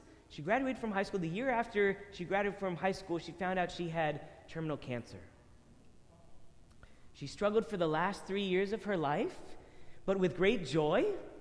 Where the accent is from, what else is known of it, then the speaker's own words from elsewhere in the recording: Temple, Texas, United States; all of the church communities around where I grew up in Temple, Texas.